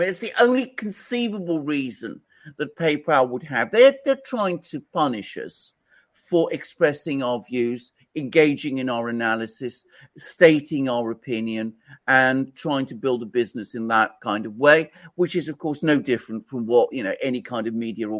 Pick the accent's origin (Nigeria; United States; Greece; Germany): Greece; now in United Kingdom; I live in Britain, I come from Greece, I've traveled to New York, I knew New York quite well